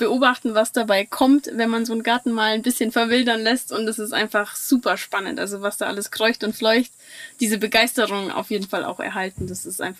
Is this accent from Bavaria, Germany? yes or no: yes; Memmingen, Bavaria, Germany; ich komme auch aus Memmingen